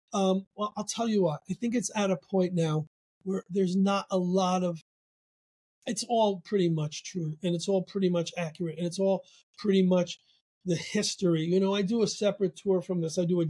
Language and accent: English; Connecticut, United States; I'm from Connecticut, where, you know, if you make fun of some of the towns, you make fun of, I don't know, Bridgeport